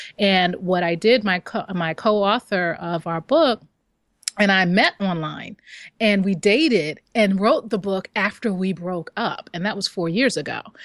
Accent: New York, United States; I grew up in Queens, New York, so I'm a New Yorker.

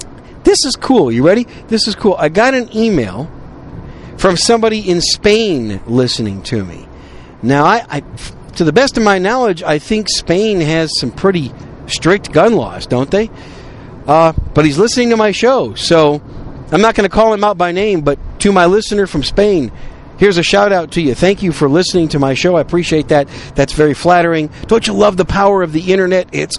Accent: Wisconsin, United States; also born or lived in New York City; I was born in New York City, raised very modestly in Wisconsin, grew up most of my life in a modest household in Wisconsin

